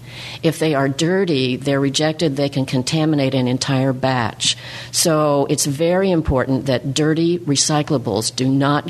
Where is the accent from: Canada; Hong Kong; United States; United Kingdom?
United States; Kansas; also born or lived in Oklahoma; now in Vermont, United States; I moved here in 1970 from Kansas and Oklahoma.